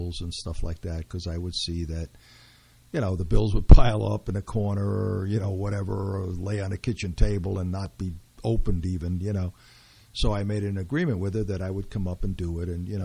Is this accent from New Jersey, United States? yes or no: yes; Teaneck, New Jersey, United States; also born or lived in Brooklyn, United States; I mean, I was born in Brooklyn. I was raised there halfway, and then they moved to Teaneck.